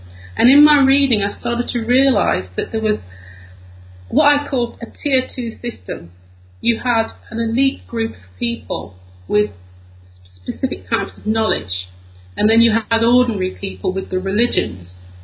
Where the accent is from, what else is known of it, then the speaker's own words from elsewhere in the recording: United Kingdom; I'm British.